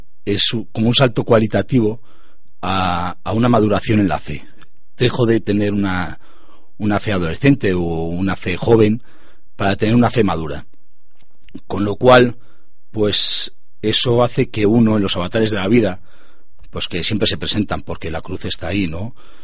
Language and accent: Spanish; Barcelona, Catalonia, Spain; now in Segovia, Spain; Soy natural de Barcelona. Yo aparecí en Segovia hace cosa de 7 años.